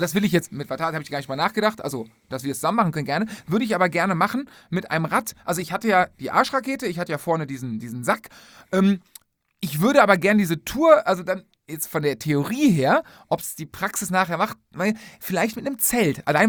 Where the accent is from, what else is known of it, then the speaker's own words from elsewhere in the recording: Rhineland, Germany; Ich komme aus dem Rheinland direkt.